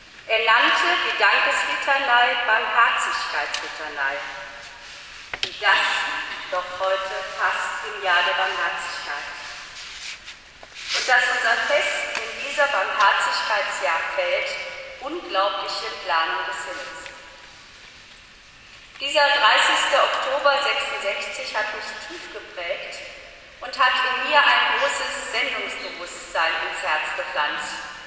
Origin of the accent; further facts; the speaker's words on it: Cologne, North Rhine-Westphalia, Germany; Wir als Kölner hatten das Diözesanideal